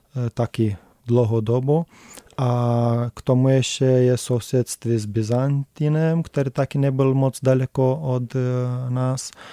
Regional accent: Moldova; now in Czech Republic; já můžu říct, že u nás v Moldavsku lidi vůbec nekoukají na to špatně

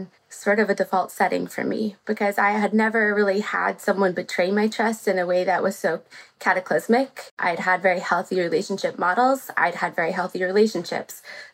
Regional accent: Knoxville, Tennessee, United States; now in New York, United States; Sure. I grew up in Knoxville, Tennessee.

